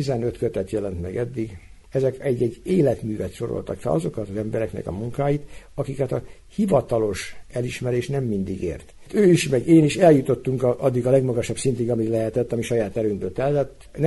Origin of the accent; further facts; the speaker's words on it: Hungary; born there; először magyarok vagyunk, ebbe az országba születtünk, tehát azért az országért teszünk valamit.